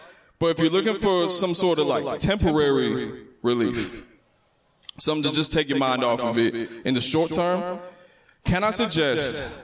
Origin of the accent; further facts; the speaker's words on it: Cleveland, Ohio, United States; You talked about who's a native here. I am not. I'm from Cleveland. Cleveland, Ohio.